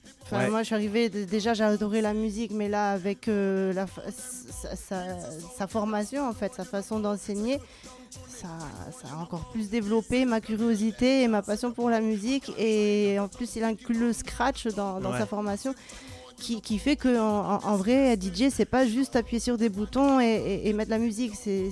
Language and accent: French; Nancy, Grand Est, France; also born or lived in Ecuador; now in Marseille, France; Ouais, j'ai grandi à Nancy.